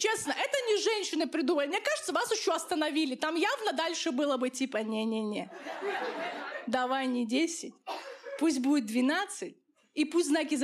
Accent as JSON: {"language": "Russian", "region": "Dagestan", "country": "Russia", "tie": "born or raised there", "said": "я из Дагестана родом."}